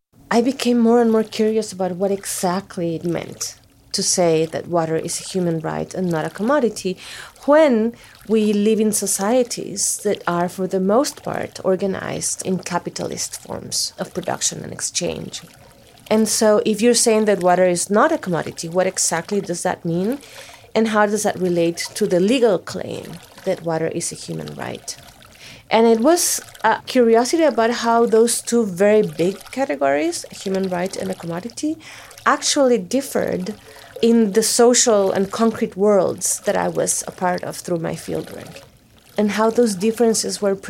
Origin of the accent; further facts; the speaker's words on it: Costa Rica; moved away as an adult; now in United States; I'm originally from Costa Rica, and I came to the U.S. to do a master's degree in natural resource policy.